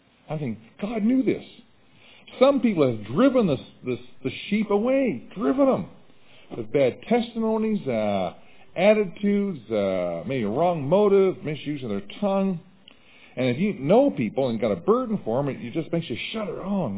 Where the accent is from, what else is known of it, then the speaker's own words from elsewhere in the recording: Nova Scotia, Canada; now in United States; Where I was raised in Nova Scotia, a lot of men coming over on fishing carried loaded rifles in their vehicles.